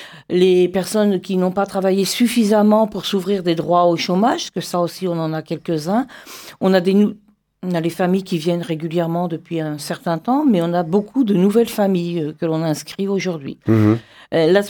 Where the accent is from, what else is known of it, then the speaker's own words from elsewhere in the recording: Brittany, France; now in Landes, France; je suis arrivée dans les Landes le 13 juillet 2014. Donc, vous voyez, je suis landaise depuis peu. Ah, je suis bretonne à l'origine.